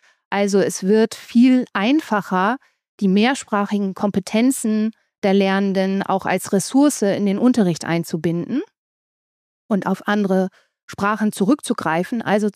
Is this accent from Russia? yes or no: no; Schleswig-Holstein, Germany; Schleswig-Holstein ist auch mein Heimatbundesland.